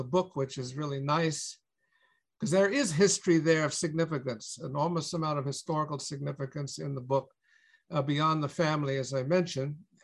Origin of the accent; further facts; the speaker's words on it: Southampton, New York, United States; I was born and raised in Southampton, and we lived on the Shinnecock Reservation in Southampton.